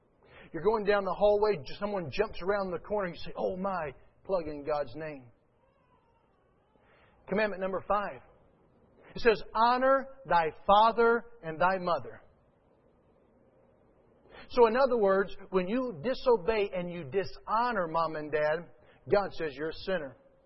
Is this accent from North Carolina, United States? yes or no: yes; North Carolina, United States; I am from North Carolina, not that smart, but I know that all means all